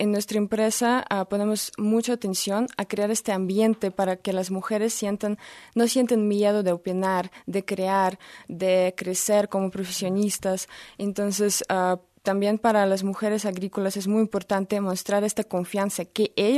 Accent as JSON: {"language": "Spanish", "country": "Russia", "lives_now": "Mexico", "said": "Soy de Rusia, pero uh-huh. Ya vivo aquí varios años en México."}